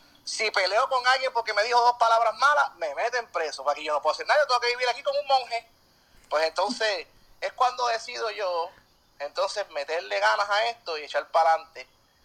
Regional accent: Puerto Rico; y soy puertorriqueño.

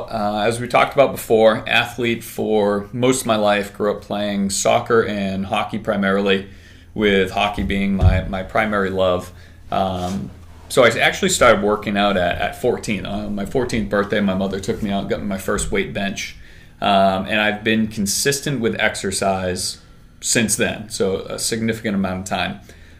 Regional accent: Salem, Massachusetts, United States; So I grew up in Salem, Mass, and Salem State College was there.

